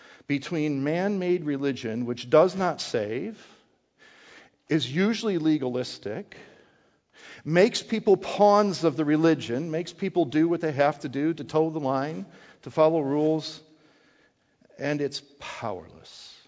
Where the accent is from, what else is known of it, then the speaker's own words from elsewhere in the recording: Wisconsin, United States; I grew up in Wisconsin, and I love my family.